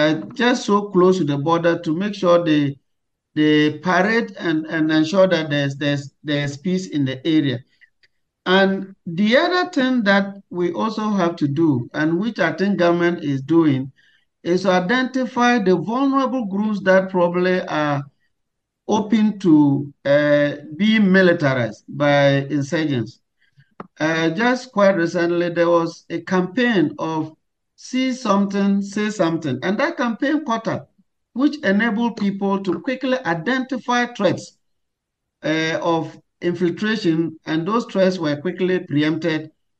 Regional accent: Tumu, Upper West, Ghana; Tumu is my hometown, so I know that place very well. It's only 18 miles into Burkina Faso.

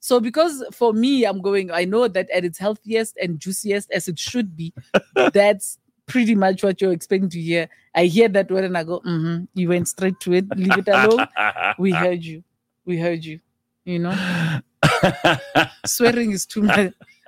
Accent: Bloemfontein, Free State, South Africa; And I'm from Bloemfontein.

